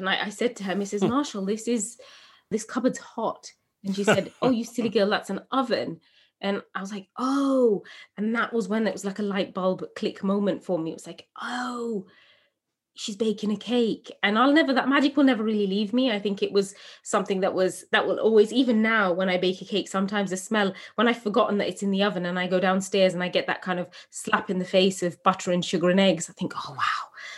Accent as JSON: {"language": "English", "region": "England", "country": "United Kingdom", "tie": "born or raised there", "said": "As a young woman growing up in England from a Bangladeshi home, first generation British, I think it was really hard to kind of really understand who I was."}